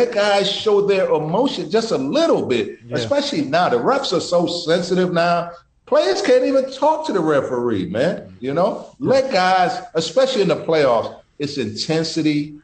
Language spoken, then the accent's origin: English; New York, United States; Just growing up in New York too, playing in the parks in New York, no blood, no foul